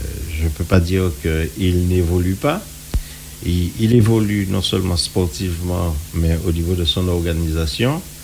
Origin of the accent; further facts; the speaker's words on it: Martinique, France; mais je suis un martiniquais. Je veux que ma Martinique évolue